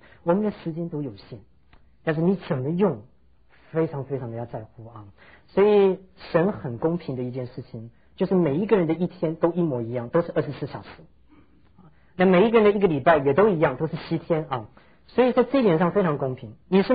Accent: Taiwan; 我想我们从台湾来的都知道他

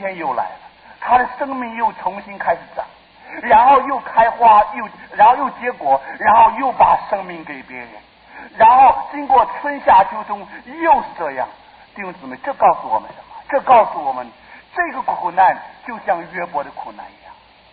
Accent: Taipei, Taiwan; 我到了台北，到了现在还是会迷路。虽然我在这里长大的，但是很多地方还是不认得

